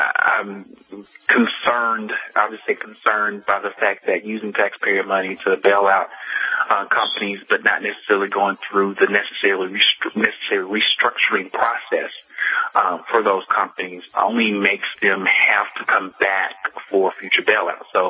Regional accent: Virginia, United States; Sequestration, Virginia is my home state, disclaimer, but sequestration is a huge deal

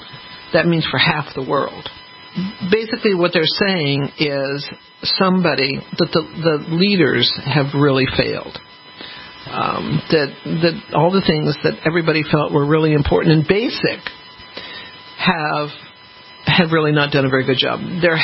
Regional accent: United States; And you'd think being an American woman is kind of the coolest thing to be because of our rights.

